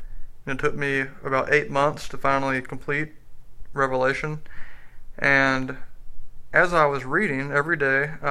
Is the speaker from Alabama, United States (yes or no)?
yes; Mobile, Alabama, United States; also born or lived in Houston, United States; I was born in Houston, Texas, and moved to Mobile, Alabama when I was about 4 years old, and so I was born and raised Catholic